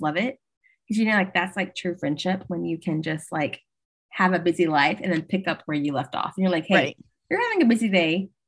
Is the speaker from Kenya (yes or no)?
no; Louisiana, United States; I mean, I grew up in Louisiana, right? So I'm like, I didn't really watch football, but two, if I did, it was like the Saints or the Tigers.